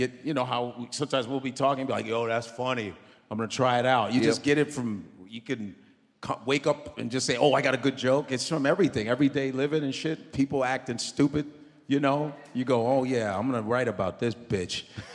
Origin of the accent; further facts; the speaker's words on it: Chicago, Illinois, United States; because I'm originally from Chicago.